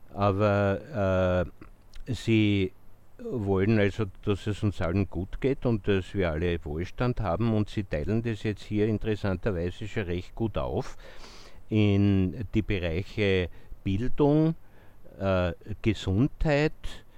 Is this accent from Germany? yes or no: no; Austria; Wir sind als Österreicher zwar über die Parteien Geheimverhandlungen daran gewöhnt